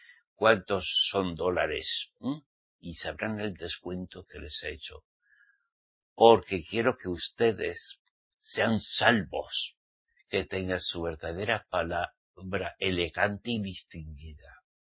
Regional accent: Spain; en mi país, España

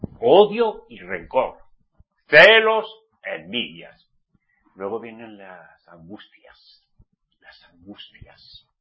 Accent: Pamplona, Navarre, Spain; moved away; Pero clamo para que mi tierra Pamplona, Navarra, sea salva. ¿Qué les parece? Él me sacó de allí, es mi Egipto.

